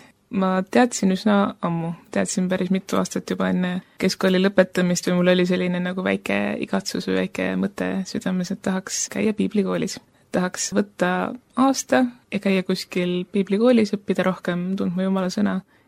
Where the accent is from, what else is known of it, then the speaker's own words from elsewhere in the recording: Kärdla, Hiiu County, Estonia; Ma olen pärit kristlikust perekonnast, ma olen pärit Hiiumaalt ja olen üles kasvanud Kärdla baptisti koguduses. Minu vanemad on kristlased, vanavanemad on kristlased